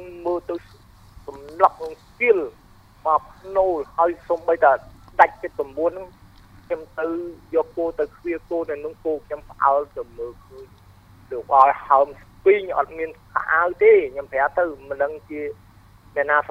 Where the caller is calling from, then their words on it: Kampong Cham, Cambodia; បាទខ្ញុំមកពីខេត្តបឹងចាម